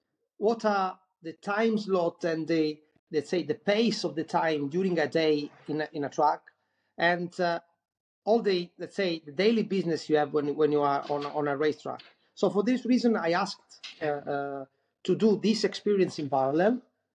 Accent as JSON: {"language": "English", "town": "Catania", "region": "Sicily", "country": "Italy", "second_language": "English", "said": "I come from Sicily. My studies were done in Sicily, near the volcano Etna in Catania."}